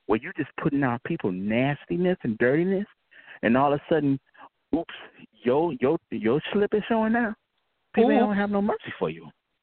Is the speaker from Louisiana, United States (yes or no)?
no; New York, United States; This is the Nigerian nurse. I was raised up in New York.